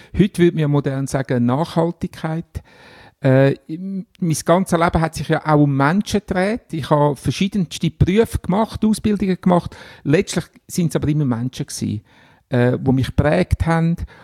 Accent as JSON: {"language": "German", "region": "Glarus", "country": "Switzerland", "tie": "born or raised there", "said": "wieder zurück ins Glarnerland, wo ich aufgewachsen bin"}